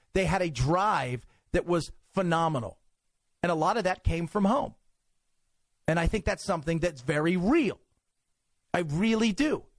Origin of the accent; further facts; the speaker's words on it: Long Beach, California, United States; When I grew up in Long Beach, California, I went to a school that welcomed in many